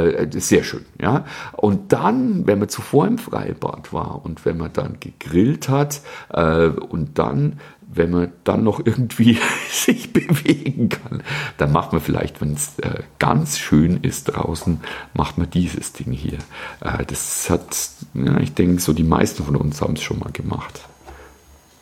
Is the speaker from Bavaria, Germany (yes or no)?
yes; Bavaria, Germany; da, wo ich herkomme, da in Bayern, da gibt's also kein Meer, nachweislich nicht.